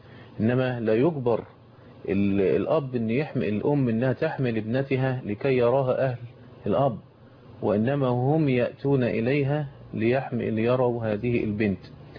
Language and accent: Arabic; Egypt; عندنا في مصر من الغرائب والعجائب